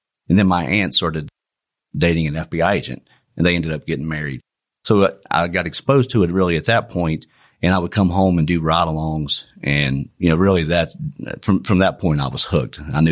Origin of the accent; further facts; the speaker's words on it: West Virginia, United States; Well, you know, I was born and raised here in West Virginia.